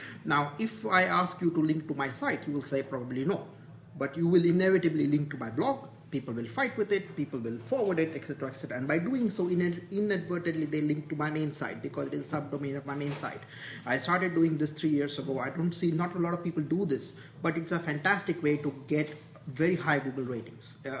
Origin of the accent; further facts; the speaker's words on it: India; I grew up in India, and I saw the sort of rise of broadband in 92